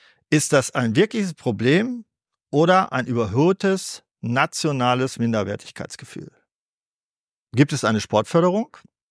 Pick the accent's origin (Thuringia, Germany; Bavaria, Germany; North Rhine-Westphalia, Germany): North Rhine-Westphalia, Germany; Dann kam mir als Ostwestfale der Standardruhepuls von 35 auch mal hochschnellen auf 37.